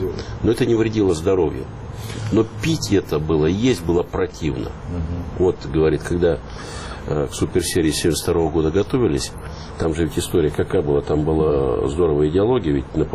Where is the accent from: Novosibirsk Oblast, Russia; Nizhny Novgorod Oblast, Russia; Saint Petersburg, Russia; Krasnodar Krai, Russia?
Novosibirsk Oblast, Russia; Novosibirsk; Да, я из Новосибирска, я в хоккей играл